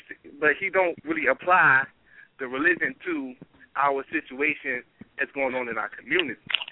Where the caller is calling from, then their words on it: Philadelphia, Pennsylvania, United States; I'm calling from Philadelphia.